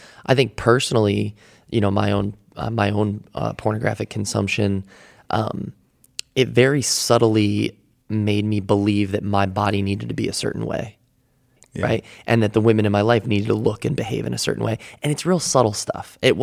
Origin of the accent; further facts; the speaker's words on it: Midwest, United States; Yeah, I grew up in the Midwest, so I was in kind of the Bible Belt area, and I grew up in a slightly religious home